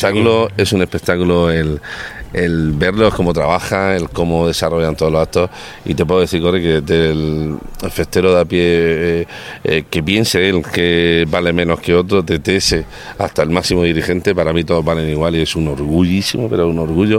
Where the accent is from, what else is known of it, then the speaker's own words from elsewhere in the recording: Cartagena, Region of Murcia, Spain; Soy de Cartagena, nací en Cartagena, con un corazón cartagenero total. No soy antimurciano ni tonterías esas extremas que se llevan. No, yo siento mi tierra más que ninguna, y la mía es la mejor ciudad por delante de todas.